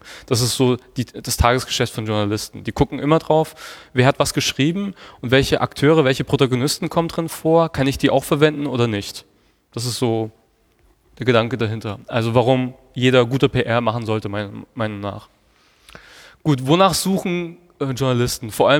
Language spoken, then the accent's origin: German; Hof, Bavaria, Germany; now in Hamburg, Germany; Ich komme aus Hof, aus Oberfranken, ganz im Norden von Bayern.